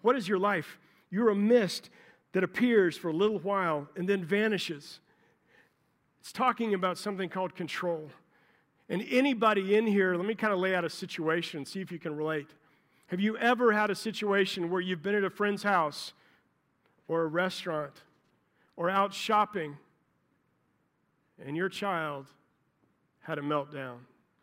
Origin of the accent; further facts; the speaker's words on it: Florida, United States; My bride and I moved here back in 1991, a long time ago. I'm from Florida.